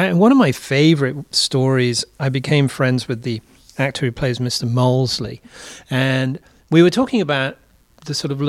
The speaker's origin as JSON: {"language": "English", "region": "England", "country": "United Kingdom", "tie": "born or raised there", "said": "I grew up in England."}